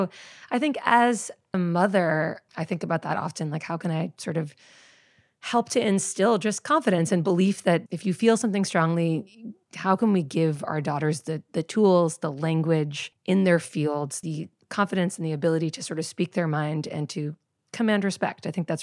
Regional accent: Boston, Massachusetts, United States; like you, I grew up in Boston and didn't really know many Republicans until I was like in my 20s.

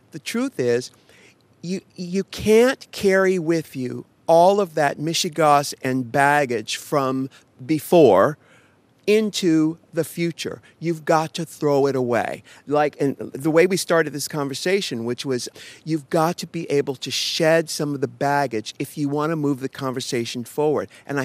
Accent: San Diego, California, United States; when I was a kid, I'm from San Diego, I would take the bus out to the beach.

